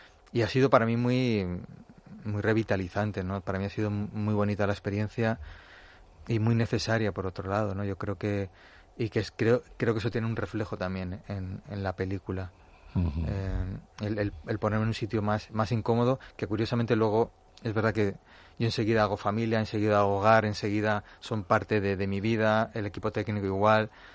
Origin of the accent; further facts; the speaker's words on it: Madrid, Community of Madrid, Spain; born there; Yo siempre digo que he nacido en Madrid por accidente, que yo me siento cántabro.